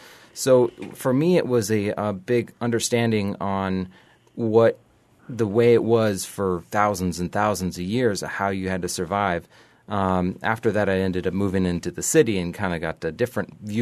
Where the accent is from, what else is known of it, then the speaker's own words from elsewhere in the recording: Iowa, United States; Well, when I was growing up in Iowa, we lived on a small bit of land, about 28 acres